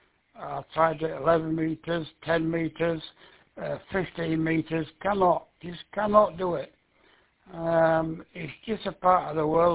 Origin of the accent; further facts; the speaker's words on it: United Kingdom; now in Thailand; Yeah, I come from the United Kingdom. I'm an expat now. I live in Thailand. I live here for 3 years with my beautiful Thai wife.